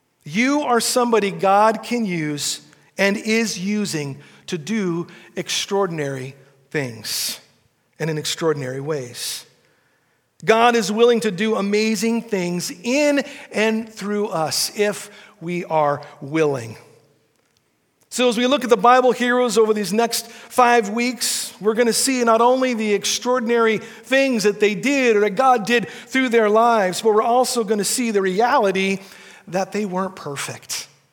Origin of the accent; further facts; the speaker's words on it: Seattle, Washington, United States; I grew up in Seattle, and maybe you're familiar with a few of these guys I looked up to as some of my heroes.